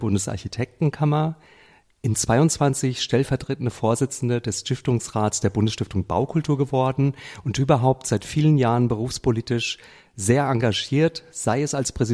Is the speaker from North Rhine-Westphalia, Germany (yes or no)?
no; Marburg, Hesse, Germany; Sogar in Marburg, meiner Heimatstadt.